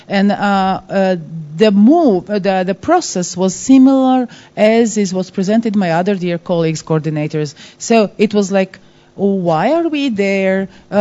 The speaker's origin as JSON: {"language": "English", "country": "Croatia", "second_language": "English", "said": "So I'm from Croatia and I'm the head of Academy of Croatian Radio Television."}